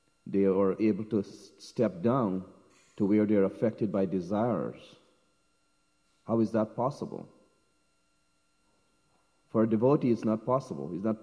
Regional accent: Essequibo, Guyana; my hometown, where I grew up in Krishna consciousness, back in Guyana, Essequibo.

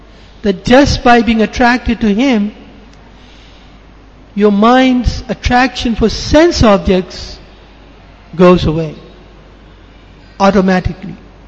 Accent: England, United Kingdom; Now, I'm from England. So in England, in the old times, in the Victorian days, they have barges

